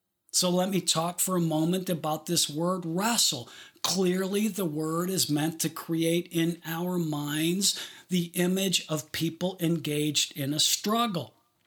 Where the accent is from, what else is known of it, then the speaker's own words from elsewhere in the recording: Detroit, Michigan, United States; As I said to you earlier, I grew up in Detroit, so lots of my illustrations involve automotive references.